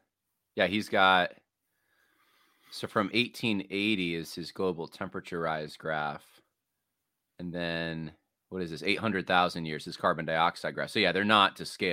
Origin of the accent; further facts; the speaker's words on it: California, United States; I'm from California originally, so we've driven out west a few times.